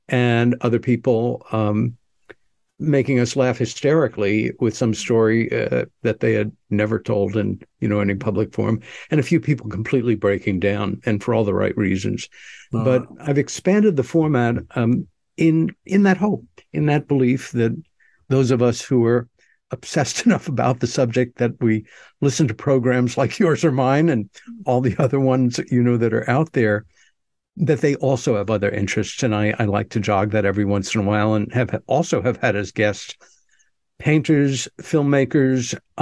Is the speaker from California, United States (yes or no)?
no; New York, United States; growing up in New York, loving the theater, working in the theater, working in the arts